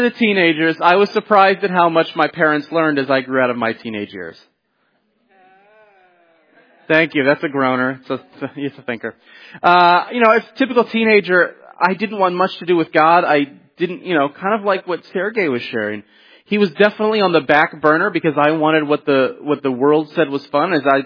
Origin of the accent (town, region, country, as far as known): Washington, District of Columbia, United States; born or raised there